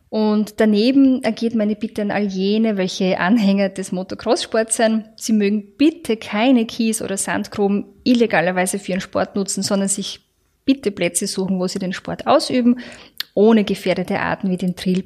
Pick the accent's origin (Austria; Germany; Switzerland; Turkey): Austria; Die Beweidung gibt es bei uns in Österreich primär im alpinen oder im westösterreichischen Raum.